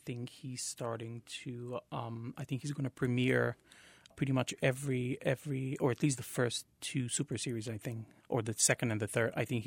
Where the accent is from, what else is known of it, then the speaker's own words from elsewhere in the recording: Pazardzhik, Pazardzhik Province, Bulgaria; English is a second language; I grew up in Bulgaria. A town is called Pazarjik, which is probably approximately 100 or maybe 70 miles from the capital, Sofia.